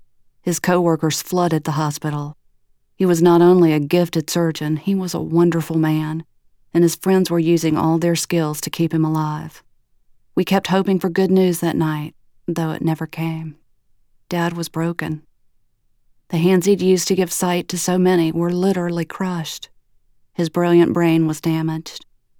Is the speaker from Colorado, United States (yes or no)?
no; Atlanta, Georgia, United States; Unfortunately, she couldn't send a dog as far away as my hometown of Atlanta.